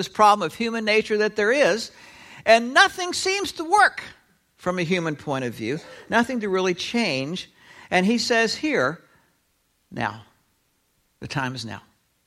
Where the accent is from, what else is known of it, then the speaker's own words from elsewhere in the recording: United States; born there; I was born in America. I'm an American by birth.